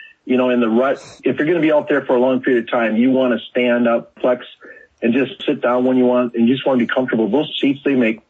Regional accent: Wisconsin, United States; It's just a part of my DNA. I'm from Wisconsin. I understand what our neighbors want and need.

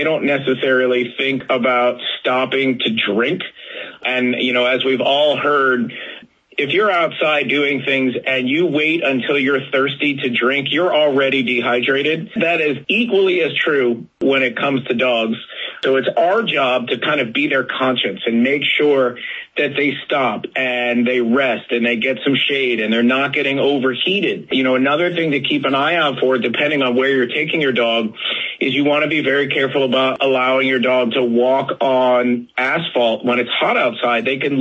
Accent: Florida, United States; moved away; Like, I grew up in Florida, and then I moved to California, so porcupines is not a thing I've ever really had experience with.

